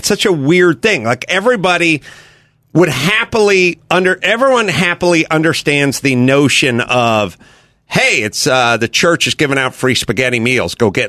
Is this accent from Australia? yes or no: no; Hollywood, California, United States; I grew up with a sort of hippie mom, and then I grew up in Hollywood, you know.